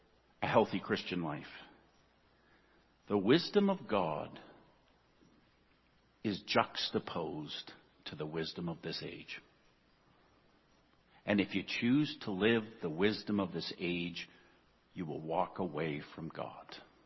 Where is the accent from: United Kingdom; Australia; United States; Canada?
Canada; Well, I'm proud Canadian.